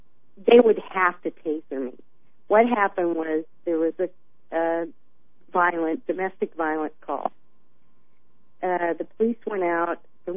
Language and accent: English; Missouri, United States; I remember when I grew up in Missouri, you know, long distance was across the county to my friend's house